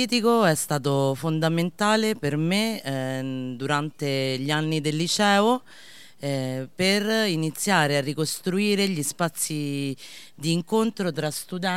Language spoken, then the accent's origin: Italian; Argentina; Io sono argentina, sono una maestra di asilo, della materna, lavoro in un quartiere che è un quartiere in carenza in Argentina, è una baraccopoli, a Buenos Aires.